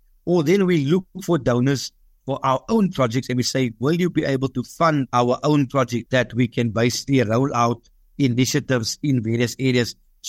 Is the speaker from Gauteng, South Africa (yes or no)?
no; Bridgetown, Western Cape, South Africa; because realizing I come from the township, I grew up in Bridgetown all my life. I grew up in an environment where we grew vegetables in the backyard with my granny.